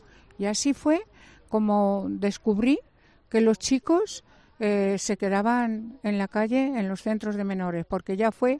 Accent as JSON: {"language": "Spanish", "town": "La Puebla de Almoradiel", "region": "Castilla-La Mancha", "country": "Spain", "tie": "born or raised there", "said": "yo tengo una casa en mi pueblo, la Puebla de Almoradiel, y nos llevamos a un chico que se quedaba en la calle"}